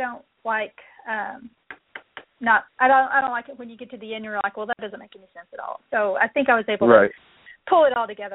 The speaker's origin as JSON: {"language": "English", "region": "Texas", "country": "United States", "tie": "born or raised there", "said": "it's inspired by the small town that I grew up in East Texas. Okay. Of course, I haven't lived in a small town in 25 years"}